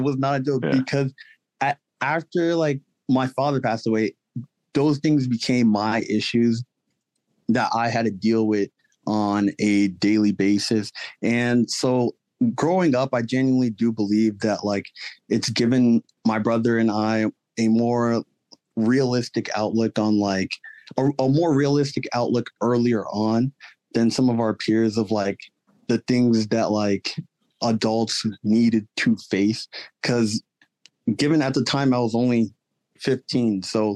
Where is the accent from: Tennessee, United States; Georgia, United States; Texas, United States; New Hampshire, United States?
Georgia, United States; Lawrenceville; But ultimately, I grew up in Lawrenceville, Georgia, to two Nigerian parents.